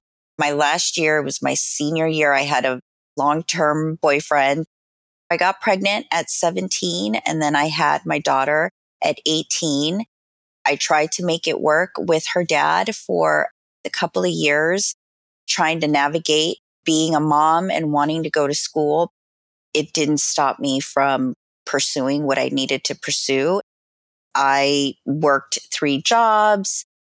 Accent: Los Angeles, California, United States; I am born and raised in Los Angeles. I went to school here. I raised my daughter here. So I am a true Angeleno.

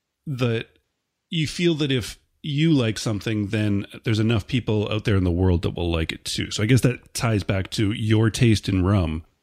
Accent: Canada; being a Canadian

